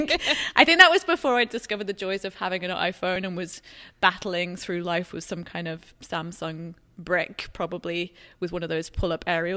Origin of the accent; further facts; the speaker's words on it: England, United Kingdom; now in United States; oh, but I'm not from there originally. Everyone always thinks that. I say to everyone, my accent is messed up because I've been in the States for so long. I'm actually from England.